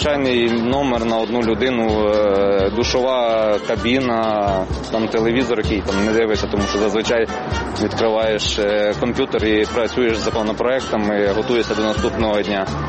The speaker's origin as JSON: {"language": "Russian", "town": "Kharkiv", "region": "Kharkiv Oblast", "country": "Ukraine", "tie": "born or raised there", "said": "Мой родной город Харьков. Я его очень люблю."}